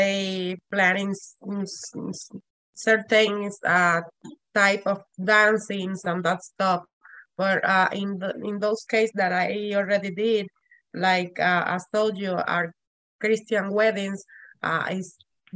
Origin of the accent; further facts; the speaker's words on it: Cuba; English is a second language; now in United States; I am from Cuba, but I have 6 years living here in USA.